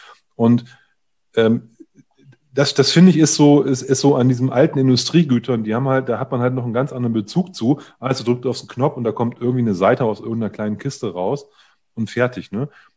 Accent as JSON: {"language": "German", "town": "Oldenburg", "region": "Lower Saxony", "country": "Germany", "tie": "born there", "said": "das Museumsdorf in Oldenburg, wo die Leute da irgendwie Brot backen. Ich komme ja aus der Ecke, so gebürtig auch, ne?"}